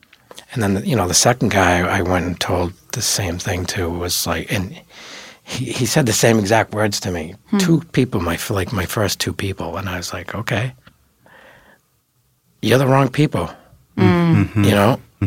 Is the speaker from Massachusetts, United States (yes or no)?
yes; Falmouth, Massachusetts, United States; Even though I grew up in Falmouth and North Falmouth area, I didn't really know anybody.